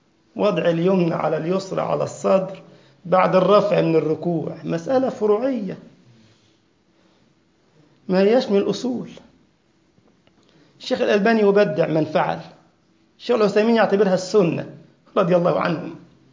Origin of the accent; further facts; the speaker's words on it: Egypt; أنا أقول هذا لأني مع غمر من الأغمار في بلدنا مصر من يومين ثلاثة